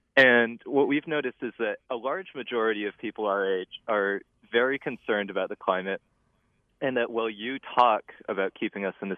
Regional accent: Montpelier, Vermont, United States; I'm actually calling from Middlebury. I'm at Middlebury College, but I'm from Montpelier.

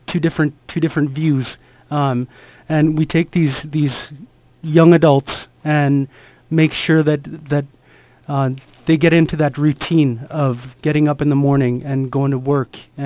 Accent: Napaskiak, Alaska, United States; now in Bethel, United States; because I grew up in Neposkiak

